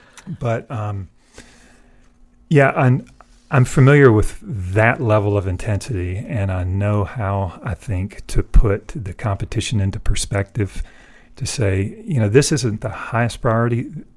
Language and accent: English; the South, United States; for me, from growing up in the South, there's flamboyant names, you know.